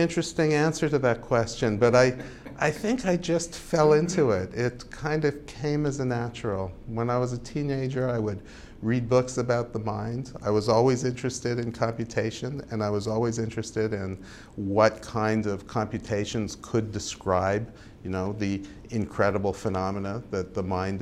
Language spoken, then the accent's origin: English; Canada; I'm Canadian.